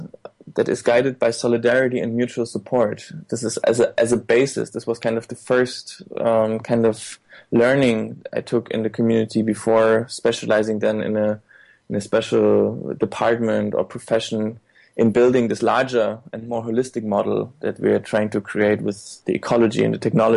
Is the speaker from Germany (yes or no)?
yes; eastern Germany, Germany; And I was in my hometown in Eastern Germany where I grew up.